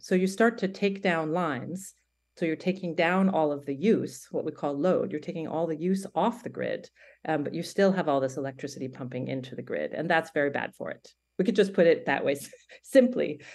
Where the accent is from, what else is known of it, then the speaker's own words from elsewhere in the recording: Oregon, United States; so I'm originally from Oregon, and that's where I am right now, in coastal Oregon